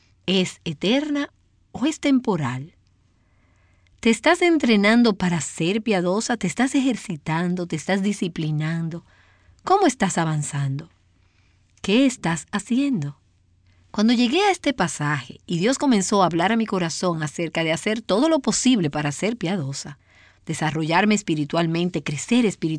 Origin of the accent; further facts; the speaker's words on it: Philadelphia, Pennsylvania, United States; Algunas de ustedes saben que provengo de la ciudad de Filadelfia. Allí fue donde crecí.